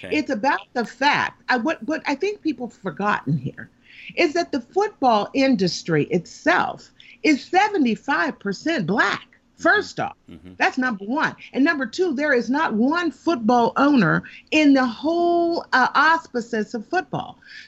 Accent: Oakland, California, United States; who's from Oakland? I'm from Oakland.

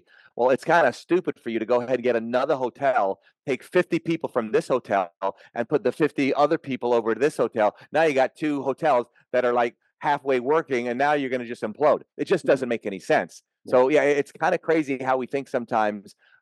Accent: Jamaica; And I'm actually from Jamaica. You wouldn't know it. But so I love the Caribbean.

